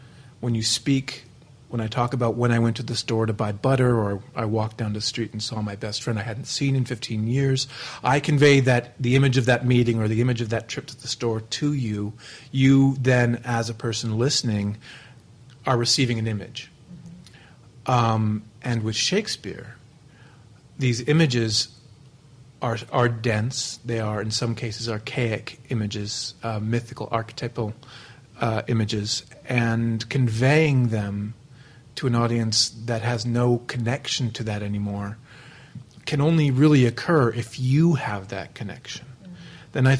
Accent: United States; Being an American, we have, your work visas for the Stratford Festival

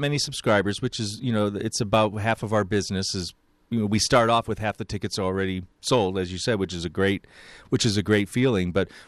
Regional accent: New York, United States; moved away as an adult; now in Chicago, United States; I'm a transplant. I came here in 1981 from New York and it ended up staying eventually, you know, because I loved Chicago.

